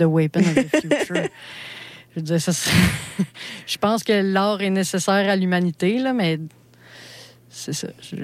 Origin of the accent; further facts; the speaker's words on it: Sherbrooke, Quebec, Canada; moi, je viens de Sherbrooke, puis j'ai grandi avec une mère monoparentale de 3 enfants